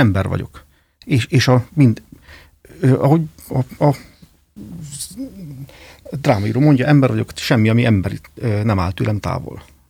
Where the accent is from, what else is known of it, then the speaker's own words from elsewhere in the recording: Hungary; magyar ember vagyok, szeretem Magyarországot, meg szeretem a magyar kultúrát különösen.